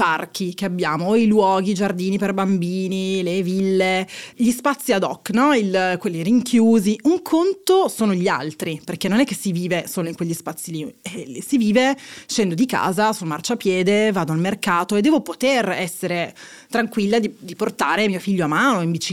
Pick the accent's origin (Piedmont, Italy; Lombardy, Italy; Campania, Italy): Piedmont, Italy; Turin; also born or lived in Oslo; now in Rome, Italy; Io sono di Torino, vivo a Roma